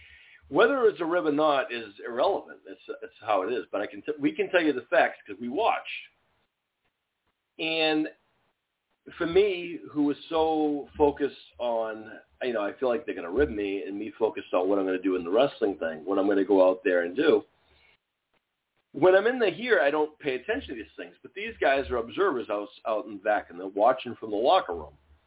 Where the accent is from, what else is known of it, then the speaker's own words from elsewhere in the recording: Northeast, United States; And thankfully, I come from the Northeast where we have a lot of local legends who train a lot of people